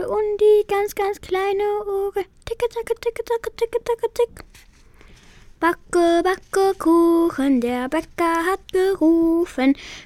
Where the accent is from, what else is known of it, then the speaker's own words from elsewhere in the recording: Afghanistan; German is a second language; Ich komme aus Afghanistan.